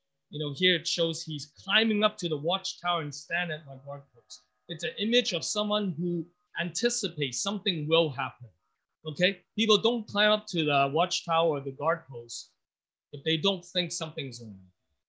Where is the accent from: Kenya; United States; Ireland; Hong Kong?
Hong Kong; now in Singapore; You know, I grew up in Hong Kong, so waiting is it's something that's not in our vocabulary.